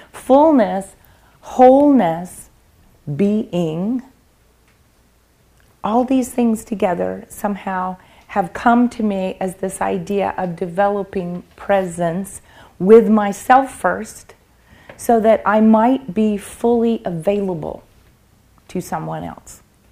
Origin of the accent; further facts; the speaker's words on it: the South, United States; I see, I'm a Southerner.